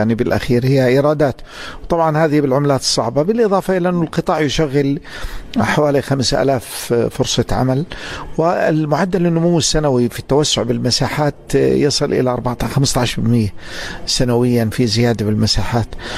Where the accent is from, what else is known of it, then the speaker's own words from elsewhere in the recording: Jordan; وبدأنا نفكر نحن كمزارعين أردنيين ومعنيين بهذا الشأن